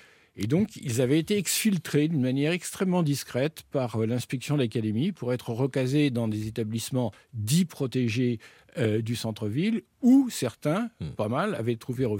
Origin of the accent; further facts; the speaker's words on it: France; et d'être aussi bien accueilli en tant que Français.